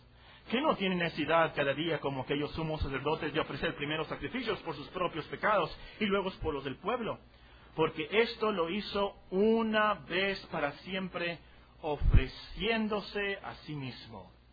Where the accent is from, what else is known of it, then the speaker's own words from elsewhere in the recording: Mexico; Hay de nosotros como mexicanos, si se aprueba la muerte de sangre inocente en nuestro país.